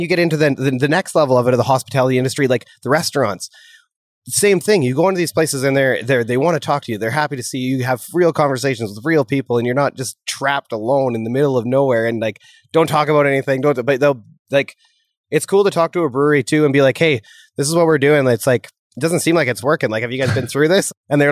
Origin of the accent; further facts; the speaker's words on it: Canada; We're Canadian.